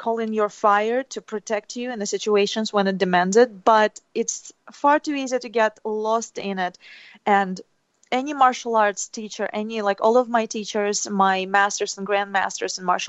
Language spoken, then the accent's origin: English; Saint Petersburg, Russia; Neva is the name of the river in my hometown, St. Petersburg.